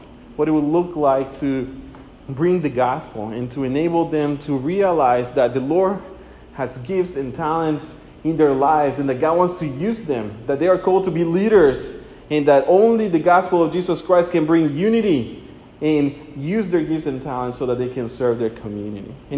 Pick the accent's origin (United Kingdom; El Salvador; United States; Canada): El Salvador; also born or lived in Central America; 16 years of my life, I grew up all throughout Central America. El Salvador during Civil War, El Salvador during the earthquakes.